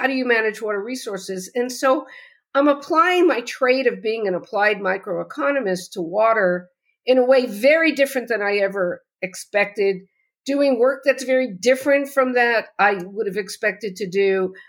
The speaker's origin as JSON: {"language": "English", "region": "New Jersey", "country": "United States", "tie": "born or raised there", "said": "So I grew up in New Jersey, by the way"}